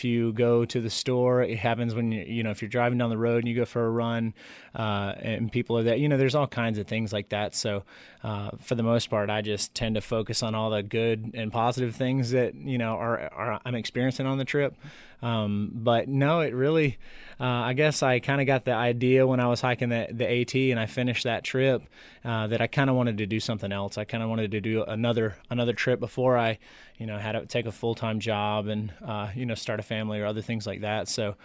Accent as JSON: {"language": "English", "town": "Athens", "region": "Georgia", "country": "United States", "said": "I'm from Athens, Georgia."}